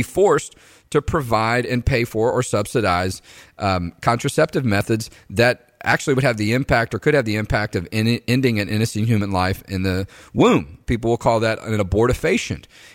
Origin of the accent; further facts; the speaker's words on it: Houston, Texas, United States; I'm from Houston, grew up there, spent a lot of time there last year